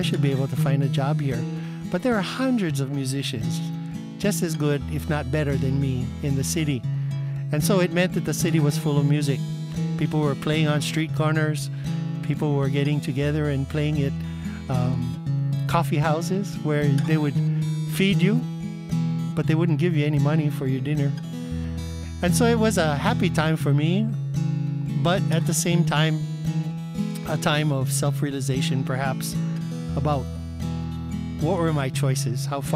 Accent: Kaneohe, Hawaii, United States; also born or lived in Kahului; I grew up in Kaneohe, my formative years. And then by the time I was nine, we had moved down the road to Kahului.

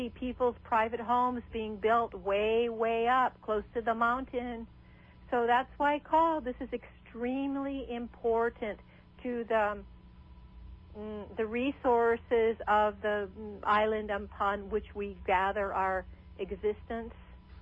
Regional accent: Haleiwa, Hawaii, United States; when I was a child, I grew up on Oahu, as I said, in Haleiwa, and our family's home was in Wailua Bay.

